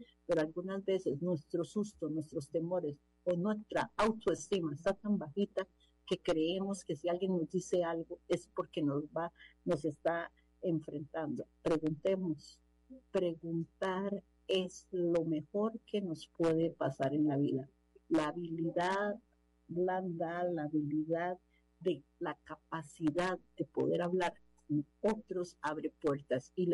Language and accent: Spanish; Costa Rica; lo mejor de mí como representante costarricense es esta R que nosotros pronunciamos.